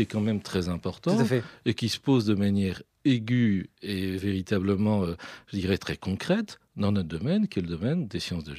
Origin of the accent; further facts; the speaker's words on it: Hauts-de-France, France; Je suis nordiste